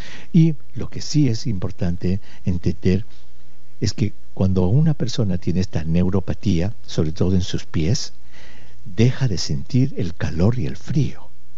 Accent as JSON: {"language": "Spanish", "country": "Peru", "said": "en mi país, en el Perú, se usa, la gente dice, ¡ay, está enferma de los nervios!"}